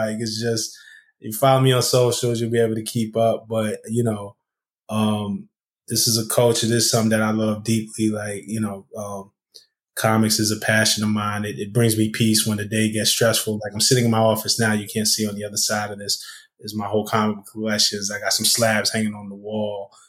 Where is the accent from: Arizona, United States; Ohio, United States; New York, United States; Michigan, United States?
New York, United States; Brooklyn; I'm from Flatbush, Brooklyn.